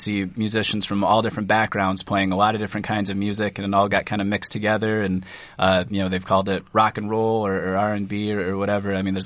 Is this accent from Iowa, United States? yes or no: yes; Quasqueton, Iowa, United States; I'm from Buchanan County, so the town is called Quasquetin. A really small town, like 550 people, close to Waterloo. Independence is the county seat there.